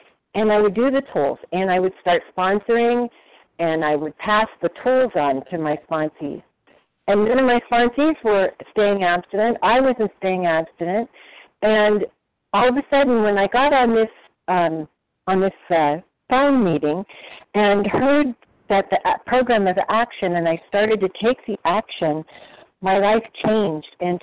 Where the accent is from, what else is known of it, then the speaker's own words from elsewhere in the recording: California, United States; I am from California, and I am a recovered compulsive overeater.